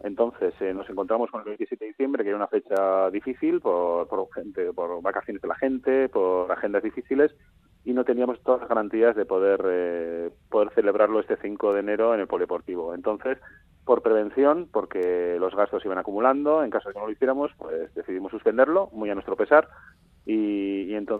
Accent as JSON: {"language": "Spanish", "town": "Arrasate", "region": "Basque Country", "country": "Spain", "said": "somos gente de Arrasate, ¿no?"}